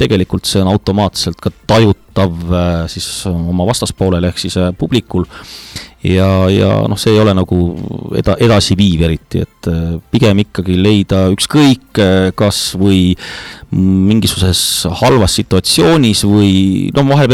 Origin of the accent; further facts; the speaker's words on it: Viljandi, Viljandi County, Estonia; now in Pärnu, Estonia; Aga päritolult olen mulk ja sisse rännanu siia Pärnusse kilulinna. Aga juba tegelikult 97. aastast, nii et ma olen nüüdsest jõudnud punkti, kus ma olen Pärnus kauem elanud, kui ma elasin oma sünnilinnas Viljandis.